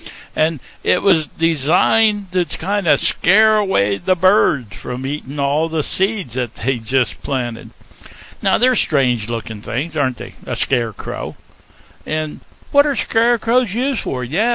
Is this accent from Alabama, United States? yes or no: no; Pennsylvania, United States; when I was growing up in Pennsylvania, we used to see a lot of them.